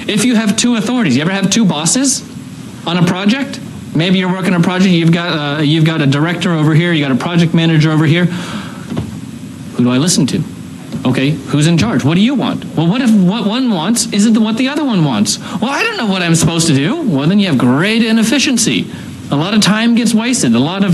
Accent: Akron, Ohio, United States; I grew up in Northeast Ohio, and in the Akron area, you remember when revolving restaurants were a thing?

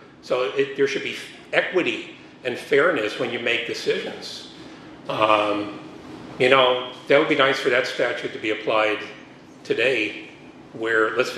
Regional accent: New Jersey, United States; It reminds me of growing up in New Jersey.

